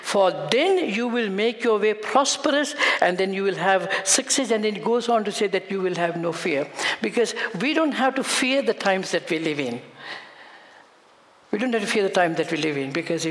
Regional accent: Germany; English is a second language; moved away; We came from Germany.

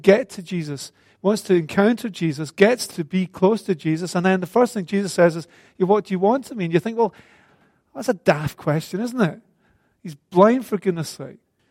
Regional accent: Scotland, United Kingdom; As a Scot, some of you will know the song

